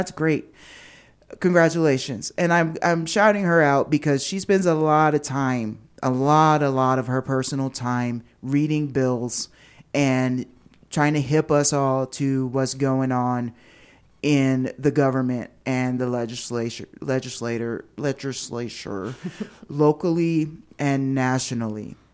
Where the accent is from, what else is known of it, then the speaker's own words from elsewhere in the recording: Washington, District of Columbia, United States; So again, that's my hometown. I have loved ones there.